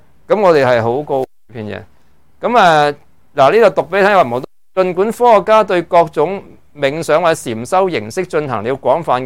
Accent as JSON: {"language": "Cantonese", "country": "China", "said": "西方嘅心理学咧系同我哋中国人嘅思维或者佢哋嘅理明系可能唔系好配对。"}